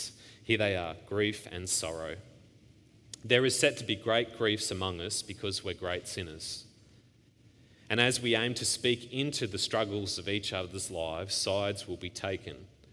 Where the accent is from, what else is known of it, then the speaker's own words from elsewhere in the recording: Devonport, Tasmania, Australia; born there; I'm a Tasmanian. I was born in Devonport and my father was from Launceston.